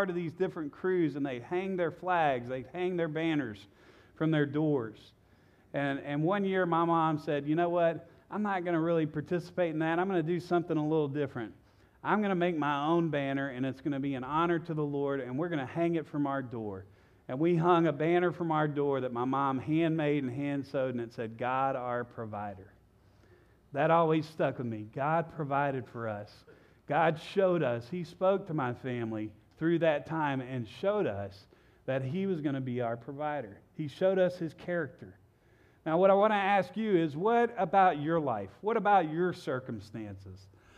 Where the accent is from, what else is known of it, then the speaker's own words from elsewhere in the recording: Louisiana, United States; Now, I grew up in South Louisiana, and the end of the winter and the early spring in South Louisiana, we celebrate something called Mardi Gras, Fat Tuesday.